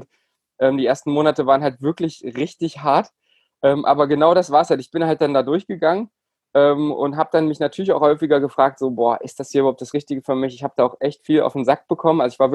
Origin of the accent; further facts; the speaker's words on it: Bernburg, Saxony-Anhalt, Germany; Also ich hatte in meiner Heimatstadt in Bernburg hatte ich nur einen kleinen Ruderverein. Es ist noch eine kleine, beschauliche Stadt in Sachsen-Anhalt, 25.000 Einwohner.